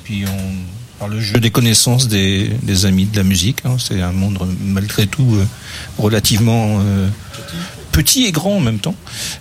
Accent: Locmaria, Brittany, France; on est majoritairement de Locmaria, 4 pour 5. On a un immigré brestois.

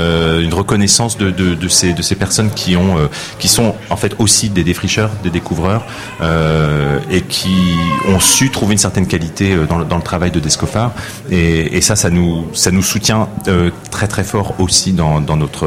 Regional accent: Brittany, France; on est finalement un peu à l'image de ce que sont les musiciens on va dire de Bretagne, puisqu'on vient de Bretagne

